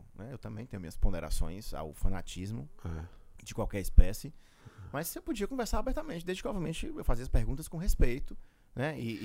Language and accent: Portuguese; Ceará, Brazil; Eu sempre disse o seguinte, nós somos cearenses, brasileiros, somos sobreviventes.